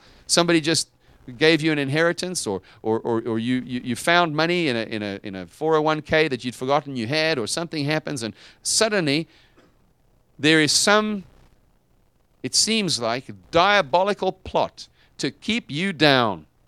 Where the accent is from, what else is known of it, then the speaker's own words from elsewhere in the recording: United States; And I say ours because I am American and proud of it.